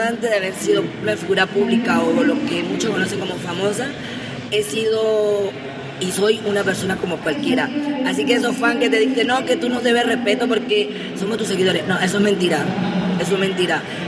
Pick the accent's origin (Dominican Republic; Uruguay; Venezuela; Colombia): Venezuela; venezolana mejor conocida como la reportera erótica del porno español